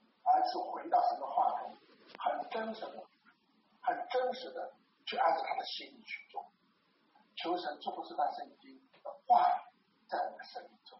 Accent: China; 我过去总是说，哎，我们中国人没有在宣讲

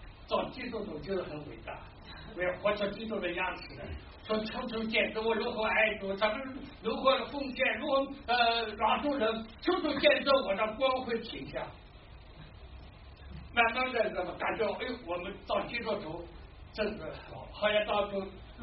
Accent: Shanghai, China; accent: Shanghainese; 我有标志的上海话，地地道道上海话，

